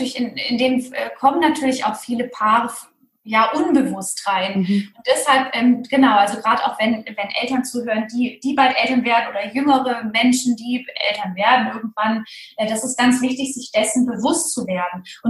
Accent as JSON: {"language": "German", "region": "West Germany", "country": "Germany", "tie": "born or raised there", "said": "Wir sind in Westdeutschland groß geworden."}